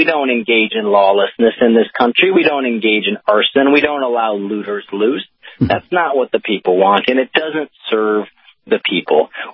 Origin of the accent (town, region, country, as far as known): Missouri, United States; born or raised there